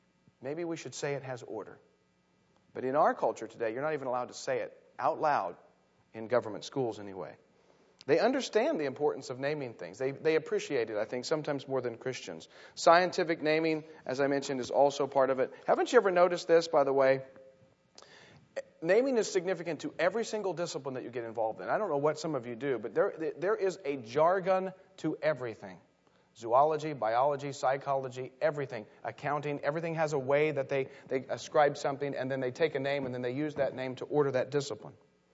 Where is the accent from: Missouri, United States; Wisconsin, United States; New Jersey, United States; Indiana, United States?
Indiana, United States; born there; now in Ohio, United States; In Ohio, in the state of Ohio, which is where I'm from now, I was born in Indiana, now I'm a Buckeye.